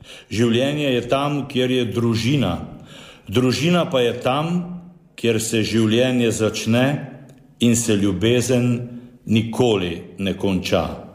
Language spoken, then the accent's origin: Slovenian; Prekmurje, Slovenia; Ker sem Prekmurec, bom takole začel.